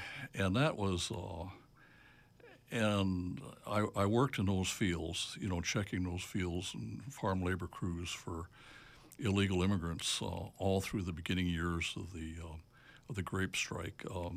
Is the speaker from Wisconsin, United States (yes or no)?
yes; Wisconsin, United States; Well, I joined the Border Patrol from the upper Midwest. I was born and raised in Wisconsin.